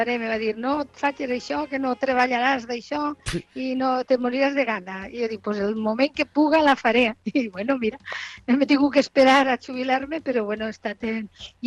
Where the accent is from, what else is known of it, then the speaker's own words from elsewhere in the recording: Valencian Community, Spain; parlo en català, no m'importa, a més sóc valenciana, vull dir que és el mateix. Però al moment d'escriure i de fer un discurs una mica llarg, ho faig bé millor en castellà.